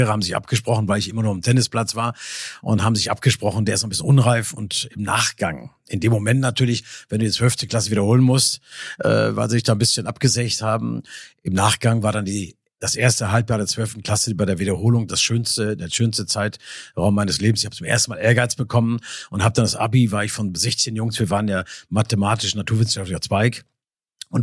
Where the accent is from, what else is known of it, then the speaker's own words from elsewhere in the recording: Nordhorn, Lower Saxony, Germany; born there; aber ist halt mein Geburtsort. Insofern habe ich natürlich nur positive Gefühle für Nordhorn.